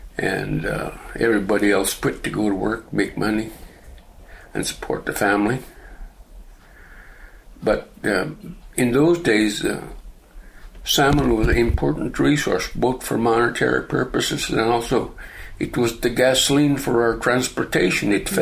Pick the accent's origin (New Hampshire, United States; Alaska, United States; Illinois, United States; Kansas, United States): Alaska, United States; Dillingham; also born or lived in Nagushik; I was born in Nagushik, Alaska, which is a summer fishing camp. My father was a Swede from Sweden, and my mother was from Nelson Island, so she's a Yupik Eskimo, so I'm a Swede Eskimo. And I grew up here in Dillingham.